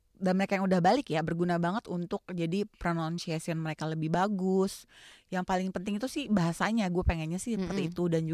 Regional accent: Indonesia; Kayak misalnya gue dari Indonesia, berarti gue ngajarin bahasa Indonesia, perkenalan sedikit-sedikit, dan juga kayak kasih tahu budaya di Indonesia itu seperti apa, seperti itu.

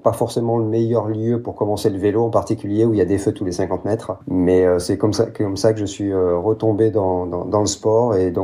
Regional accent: France; also born or lived in United States; moi je suis un peu de partout effectivement. Donc je suis français, grandi en France, je suis parti faire mes études aux États-Unis en 90.

